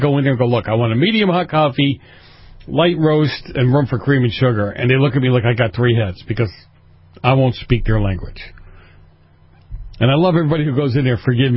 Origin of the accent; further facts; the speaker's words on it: Boston, Massachusetts, United States; And when you look at this, in New England, in Boston, where I grew up